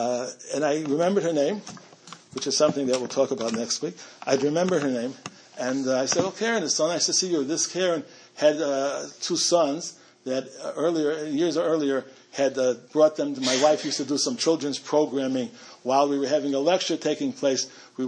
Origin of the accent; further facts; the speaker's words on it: Chicago, Illinois, United States; well, actually, I grew up in Albany Park, and I remember the congregation